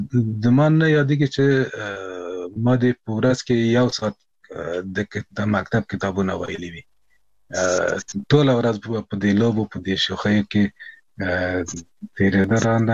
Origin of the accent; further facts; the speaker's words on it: Kabul, Afghanistan; کابل کې زیږیدلی یم، په ملالۍ زیږنتون کې د داود خان د کودتا نه څو میاشتې مخکې، یعنی د 1950 کال په دلوه کې.